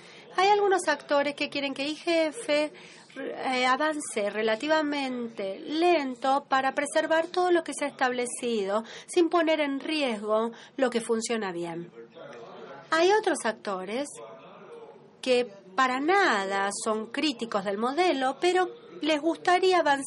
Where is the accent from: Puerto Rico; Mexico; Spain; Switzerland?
Switzerland; Yo soy de Suiza y hace muchos años Suiza era el único país que estaba rodeado por monarquías